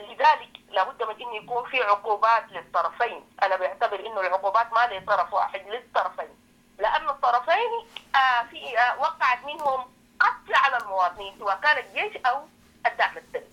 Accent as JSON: {"language": "Arabic", "region": "Darfur", "country": "Sudan", "said": "نحن كنساء من دارفور"}